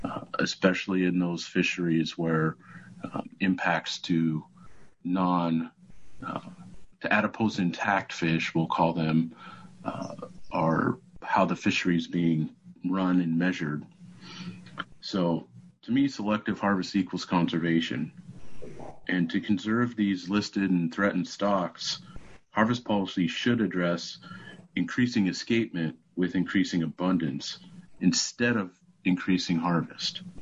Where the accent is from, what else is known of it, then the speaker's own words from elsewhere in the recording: Pasco, Washington, United States; from Pasco, Washington.